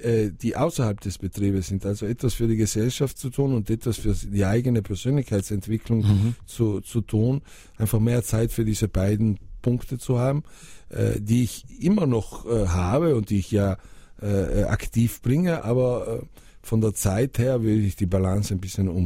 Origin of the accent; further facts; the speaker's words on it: Bolzano, Trentino-Alto Adige, Italy; Das ist meine Heimat, die Heimat von meinem Großvater, der von der Lombardei nach Bozen kam. Mein Papi ist da geboren, meine Kinder sind da geboren, ich bin da geboren. Das ist einfach meine Heimat, das ist mein sicherer Hafen.